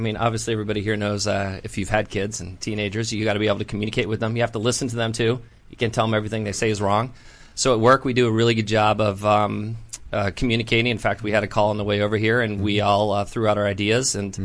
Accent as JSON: {"language": "English", "town": "Baltimore", "region": "Maryland", "country": "United States", "tie": "born there", "also_born_or_lived": "Africa / Illinois / West Virginia / Virginia", "said": "I was born in Baltimore, moved around a little bit, spent some time in Africa, lived in Illinois, lived in West Virginia, lived in Virginia, lived in Switzerland."}